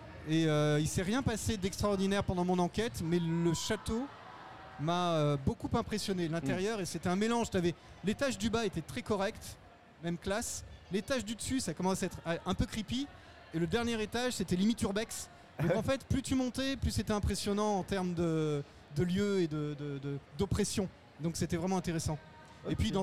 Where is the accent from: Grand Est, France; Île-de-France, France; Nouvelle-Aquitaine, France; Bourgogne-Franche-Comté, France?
Nouvelle-Aquitaine, France; Bordeaux; Moi, je suis de Bordeaux en fait au départ.